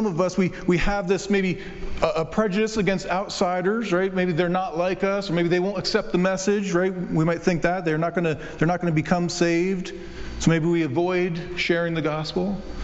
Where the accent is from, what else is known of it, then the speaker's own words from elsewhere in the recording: New Jersey, United States; By the way, we come from New Jersey